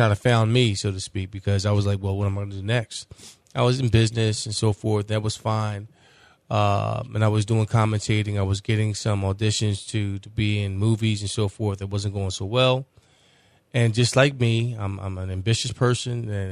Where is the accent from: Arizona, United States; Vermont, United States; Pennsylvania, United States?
Pennsylvania, United States; Philadelphia; Growing up in Philadelphia as a youngster, my mother forced me to go to Freedom Theater every Saturday in North Philadelphia.